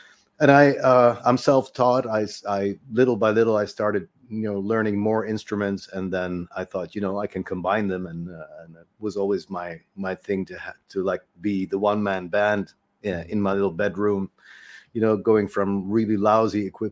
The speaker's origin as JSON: {"language": "English", "country": "Netherlands", "tie": "born or raised there", "said": "I'm Palestinian, born and raised in the Netherlands, and that's why I have, you know, I'm very much in touch with Western culture, even though I'm also very, very much in touch with Palestinian culture."}